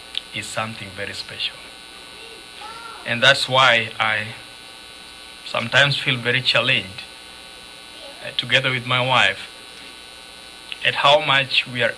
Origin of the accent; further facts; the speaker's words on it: Kenya; I come from Kenya.